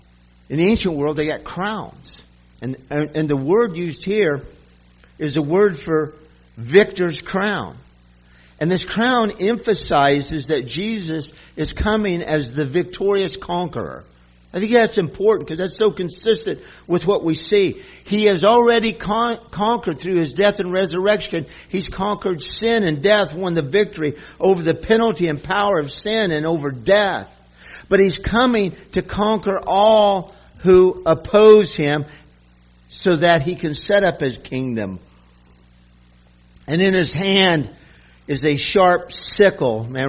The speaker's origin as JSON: {"language": "English", "region": "Kansas", "country": "United States", "said": "I'm from Kansas, wheat country, and I love seeing those golden fields of wheat blowing in the wind."}